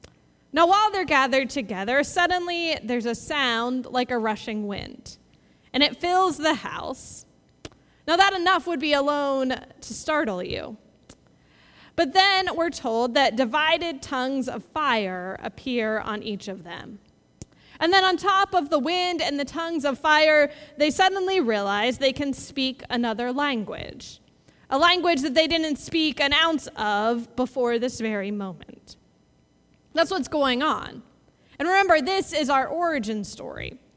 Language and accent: English; Australia; what's happening here in Pentecost might be as much like what we're seeing in the world today as I am Australian.